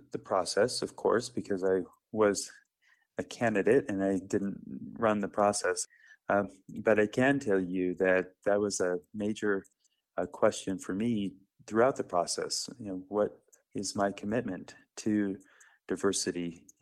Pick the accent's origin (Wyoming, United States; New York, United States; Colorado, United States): Colorado, United States; Littleton; So I grew up in Littleton and I went to Grand Junction for the first time.